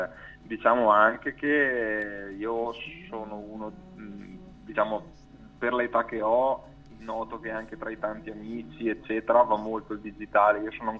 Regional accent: Brescia, Lombardy, Italy; born there; vivo a Brescia, sono nato a Brescia.

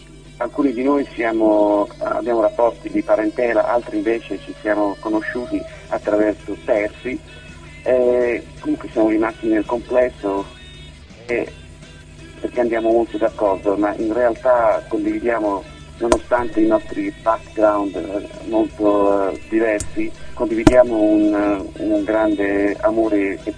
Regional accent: Rome, Lazio, Italy; now in Australia; io sono cresciuto anche in Italia, a Roma, ho studiato a Pisa, ho fatto l'università lì

